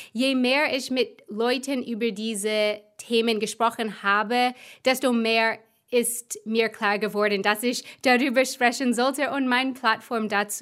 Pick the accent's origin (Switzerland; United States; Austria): United States; now in Germany; Ich bin eine Amerikanerin, die seit 9 Jahren in Deutschland jetzt lebt.